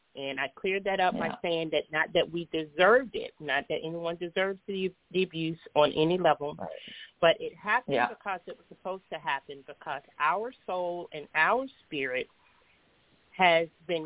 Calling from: Seattle, Washington, United States; calling from the Seattle, Washington area.

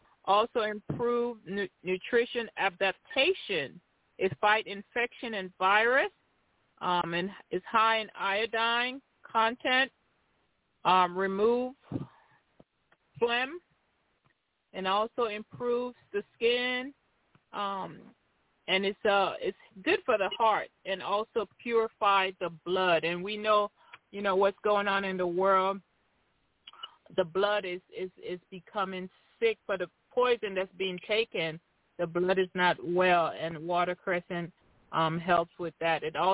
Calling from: Tennessee, United States; I'm calling from Tennessee.

